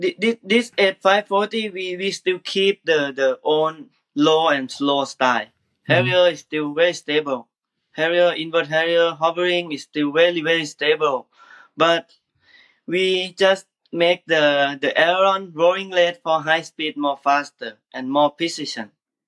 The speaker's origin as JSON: {"language": "English", "country": "Thailand", "second_language": "English", "said": "I am from Thailand."}